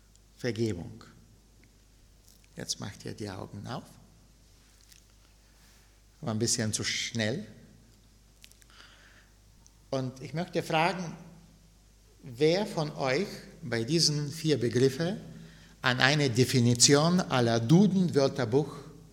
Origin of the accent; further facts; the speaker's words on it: Bulgaria; German is a second language; was mich geprägt hat als Kind in meiner Heimat in Bulgarien. Ich komme auch aus Bulgarien.